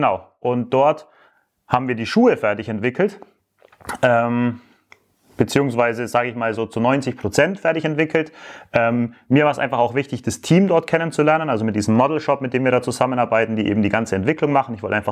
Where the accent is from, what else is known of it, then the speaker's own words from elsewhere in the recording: Bavaria, Germany; dann eben knapp 2 Wochen im Allgäu, ja, also in Deutschland, dort wo ich aufgewachsen bin.